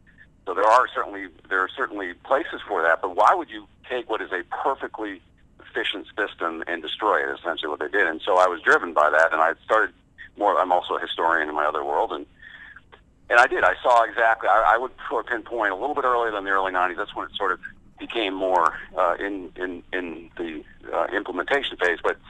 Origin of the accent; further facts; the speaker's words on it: New England, United States; I grew up in New England, and the National Seashore took locked down most of Cape Cod.